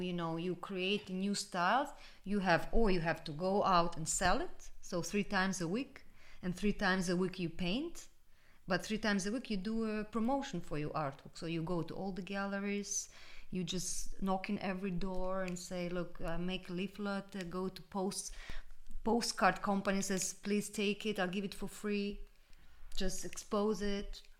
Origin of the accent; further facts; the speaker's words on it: United States; look, I'm American, but look how I see what's going on in your country.